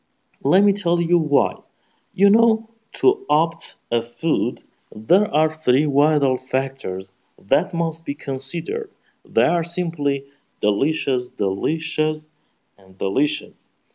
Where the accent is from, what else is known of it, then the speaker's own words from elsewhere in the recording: Kermanshah, Kermanshah Province, Iran; I was born and grew up in Kermanshah, which is located in west part of Iran. I mean, I'm originally from Kermanshah. It is clear as a crystal, I'm Iranian